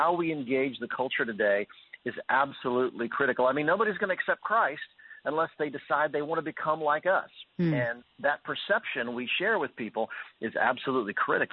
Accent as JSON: {"language": "English", "town": "Charlotte", "region": "North Carolina", "country": "United States", "tie": "born or raised there", "said": "Well, I'm a preacher's kid from the South. I grew up in Charlotte, North Carolina."}